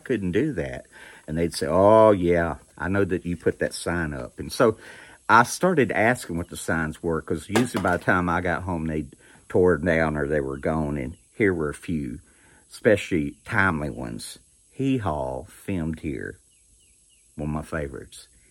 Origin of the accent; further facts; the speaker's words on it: Dry Creek, United States; Now, one thing about growing up in Dry Creek, everywhere you go, especially if it'd been a good rain or a flood, people would say, "Well, how dry is it in Dry Creek?"